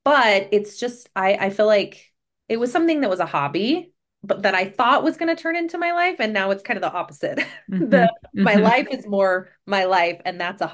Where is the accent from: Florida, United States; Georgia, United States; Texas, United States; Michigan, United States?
Texas, United States; also born or lived in New Mexico / Kansas; I'm actually from Kansas, and my family owns a ranch in Kansas, but I didn't grow up there. I actually lived in rural towns in East Texas and East New Mexico.